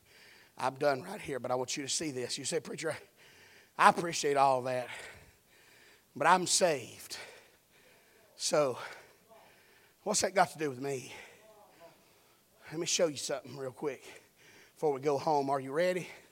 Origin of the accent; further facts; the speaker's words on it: Chattanooga, Tennessee, United States; I was raised up in Chattanooga, Tennessee. My mother was a barkeep at Poteek's Package Store.